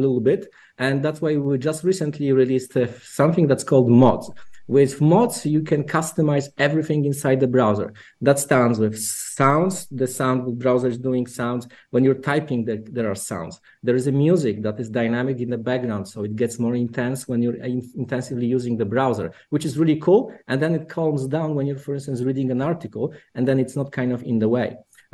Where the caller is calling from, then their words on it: Wrocław, Lower Silesian Voivodeship, Poland; I'm calling directly from Wrocław in Poland.